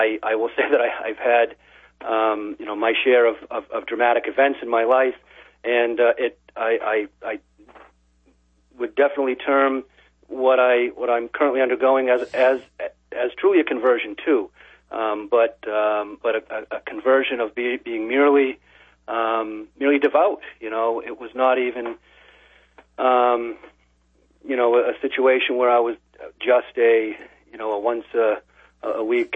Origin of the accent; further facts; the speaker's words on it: Massachusetts, United States; born there; I'm in my mid 40s now. I was born in Massachusetts. Into a good Catholic family